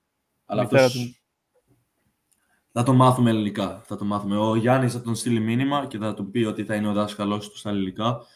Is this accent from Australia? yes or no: yes; Australia; επειδή είμαστε από Αυστραλία, πάμε ελληνικό σχολείο κάθε... Δεν πάμε τώρα επειδή έχουμε μεγαλώσει, αλλά πήγαμε ελληνικό σχολείο κάθε Σάββατο για 3-4 ώρες.